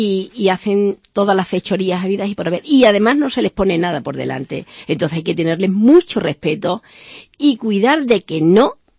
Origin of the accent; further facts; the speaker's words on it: Cáceres, Extremadura, Spain; yo adoro mi tierra, porque ¿quién no quiere a su madre? Mi tierra es mi madre, es Cáceres.